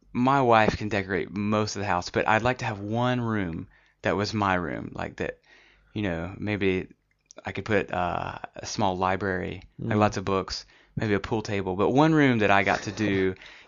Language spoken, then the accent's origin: English; Alabama, United States; I grew up in Alabama and I really like the landscape there. It's kind of hilly and lots of trees and lots of pine trees.